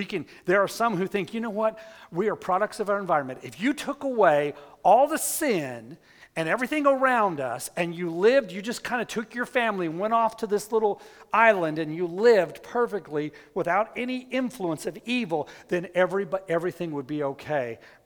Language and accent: English; Albuquerque, New Mexico, United States; You know, I was raised around mountains. I was raised in Albuquerque. We went skiing all the time.